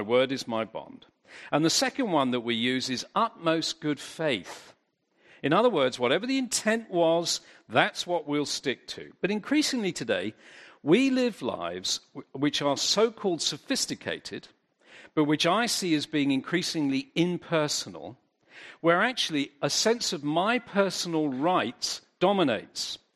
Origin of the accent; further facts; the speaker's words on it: London, United Kingdom; I'm from London, but I love South Africa.